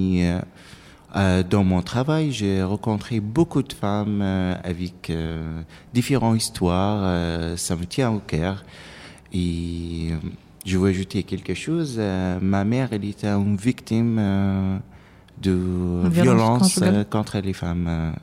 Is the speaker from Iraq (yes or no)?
yes; Iraq; French is a second language; now in France; J'habitais ici en France depuis 3 ans. Je viens d'Irak, comme vous avez dit.